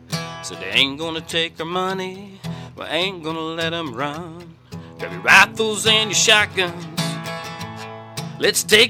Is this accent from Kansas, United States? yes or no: yes; Busby, Kansas, United States; Well, I grew up over in Elk County, about 8 miles out north of Longton, Kansas. It's on Highway 160. I grew up in a little place called Busby, and on a cattle ranch.